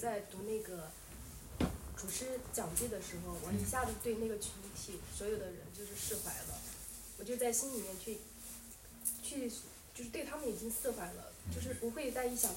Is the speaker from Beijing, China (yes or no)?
no; Anhui, China; 我家是安徽的